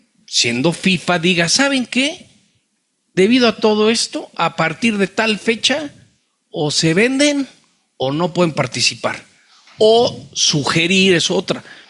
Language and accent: Spanish; Mexico City, Mexico; como buen chilango se me quedaron viendo